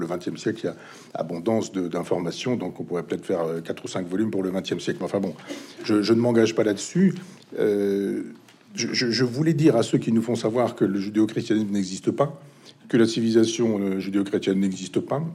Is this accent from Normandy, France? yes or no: yes; Chambois, Normandy, France; j'ai voulu recréer cette université populaire dans mon village natal, à Chambois, dans l'Orne.